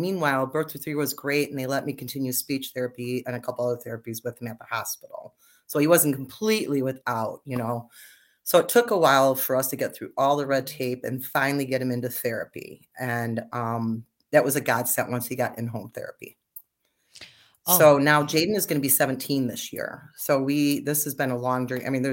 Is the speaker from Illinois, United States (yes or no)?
yes; Illinois, United States; We have a large family. I'm from Illinois